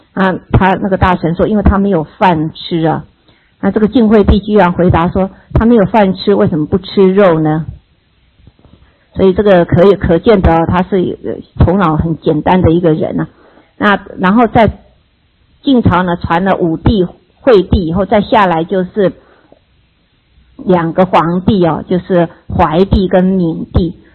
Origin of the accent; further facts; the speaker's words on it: Taiwan; 我们台湾人称我们叫什么人？河洛人哈。